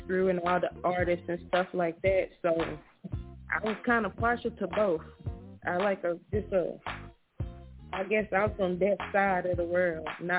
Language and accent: English; Houston, Texas, United States; I'm from Houston, and I like, I was born in the 80s, so Houston, it was a lot of California rap down here